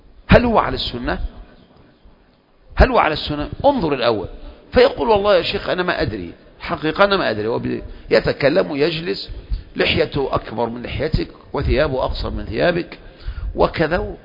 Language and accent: Arabic; Kafr El Sheikh Governorate, Egypt; احنا من كفر الشيخ وكذا وكذا وكذا